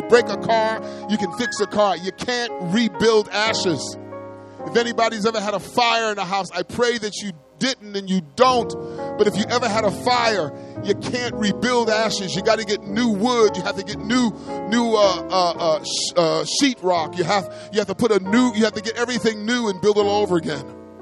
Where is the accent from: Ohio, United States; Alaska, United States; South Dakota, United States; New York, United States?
New York, United States; Brooklyn; But, I'm not Haitian. So he speaks to me in Creole. He goes, but he didn't realize I'm from Brooklyn. I don't know no Haitian.